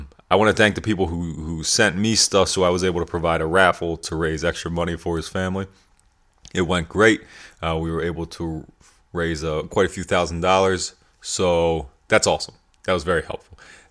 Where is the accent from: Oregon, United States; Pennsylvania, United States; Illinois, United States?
Pennsylvania, United States; York; I grew up in York, Pennsylvania.